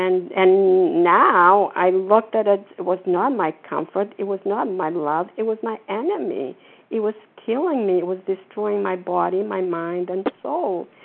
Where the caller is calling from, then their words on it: Florida, United States; I'm calling from Florida.